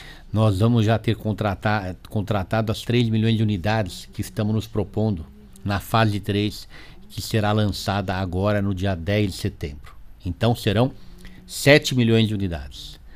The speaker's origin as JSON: {"language": "Portuguese", "region": "São Paulo", "country": "Brazil", "said": "como paulistano, como uma pessoa que já fui vereador, fui prefeito de São Paulo, reeleito prefeito de São Paulo"}